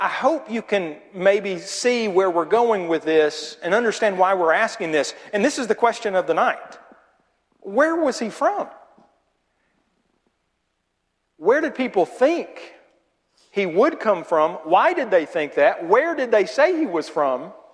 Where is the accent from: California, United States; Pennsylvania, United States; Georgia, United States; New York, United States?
Georgia, United States; Macon; born there; also born or lived in Augusta / Clarksburg; I was in Oklahoma for about 12 years. And before that, I was in Augusta, Georgia. And before that, I was in Clarksburg, Tennessee. And before that, I was born in Macon, Georgia.